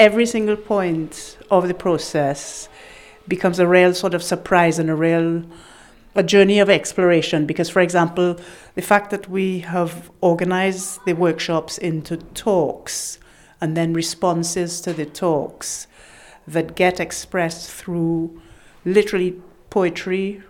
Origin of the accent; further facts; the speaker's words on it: Trinidad & Tobago; It's part of my culture growing up in Trinidad.